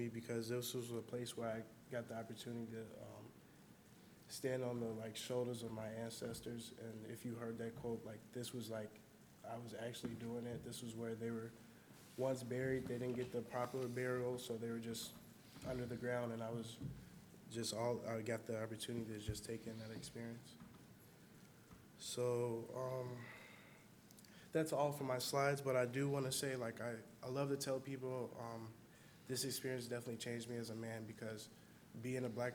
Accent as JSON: {"language": "English", "town": "Chicago", "region": "Illinois", "country": "United States", "said": "I'm from Chicago, Illinois."}